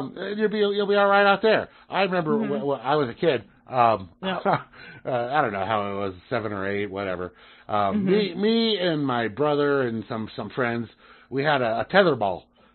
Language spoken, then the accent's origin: English; California, United States; I've been through tons of them. Yeah, growing up in California, you know.